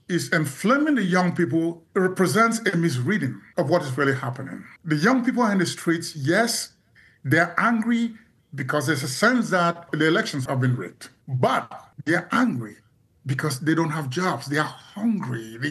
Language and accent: English; Cameroon; moved away as an adult; now in United States; So I see the fact that they don't have some of the opportunities I had growing up in Cameroon. I went to undergraduate in Cameroon. I did my schooling until I came to the U.S. for grad school in Cameroon.